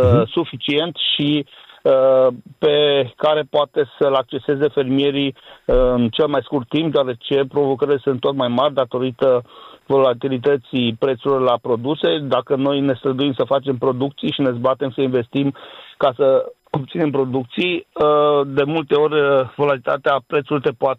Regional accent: Romania; nu numai în partea de vest, de unde sunt eu.

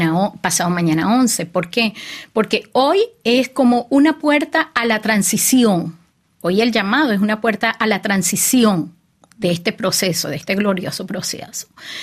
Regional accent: Venezuela; Estamos claros como venezolanos, ¿no?

